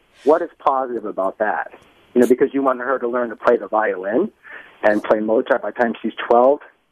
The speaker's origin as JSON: {"language": "English", "country": "United States", "said": "I'm Asian American"}